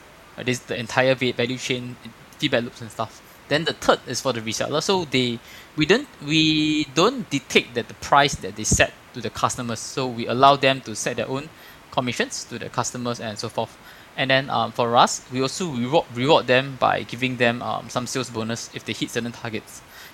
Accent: Singapore; But actually when you think about yourself as a Singaporean, like, you know

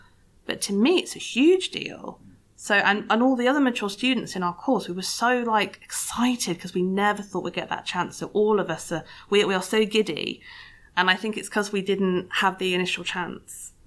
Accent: Sheffield, Yorkshire and the Humber, United Kingdom; I'm actually from Sheffield. I'm Northern. I've just lost my accent.

